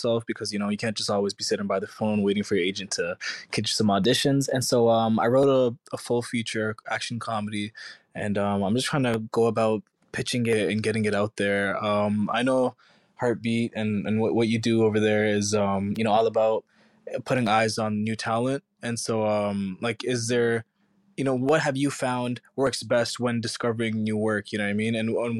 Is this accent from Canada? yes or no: yes; Toronto, Ontario, Canada; I'm an actor from Toronto, Ontario.